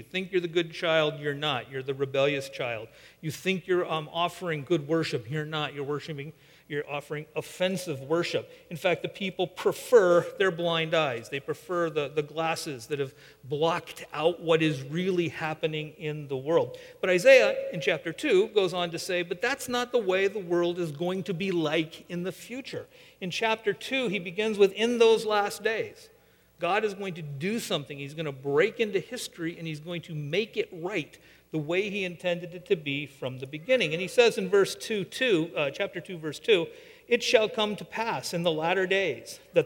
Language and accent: English; West Coast, United States; I'm from the West Coast.